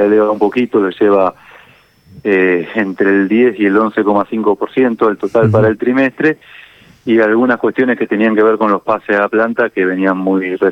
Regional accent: Santa Fe, Argentina; Como santafesino uno festeja que haya un superávit

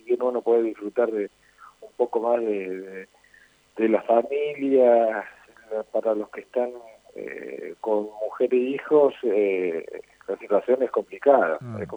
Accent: Laguna Larga, Córdoba, Argentina; born there; now in Santa Fe, Argentina; Sí, de hecho, yo soy nacido en Laguna Larga, pero mi mujer es santafesina, así que me quedé viviendo en Santa Fe.

